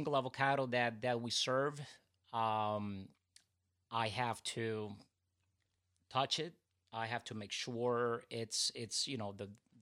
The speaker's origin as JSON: {"language": "English", "country": "Puerto Rico", "said": "Puerto Rico."}